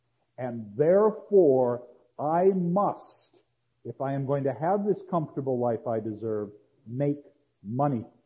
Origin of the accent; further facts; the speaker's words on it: United States; All this will be done for me because I am an American, and this is what I have earned.